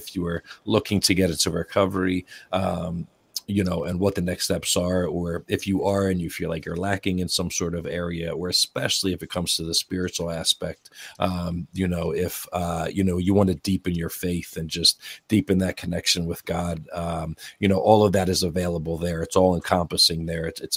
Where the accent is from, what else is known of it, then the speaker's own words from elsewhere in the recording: Pennsylvania, United States; now in Delaware, United States; I'm actually from Delaware County, Delco, and Philadelphia area, southeastern PA, and bought a home in Delaware State about three and a half years ago or so.